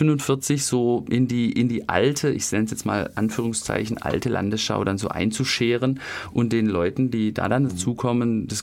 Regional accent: Rastatt, Baden-Württemberg, Germany; Ich bin in Rastatt geboren.

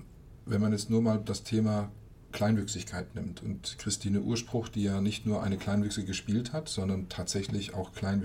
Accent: Baden-Württemberg, Germany; accent: Swabian; Also in Baden-Württemberg, da geht es mir als Schwabe, ja, also da werden die meisten, würden mich sogar verstehen, wenn ich dialektisch, wenn ich Schwäbisch schwätze

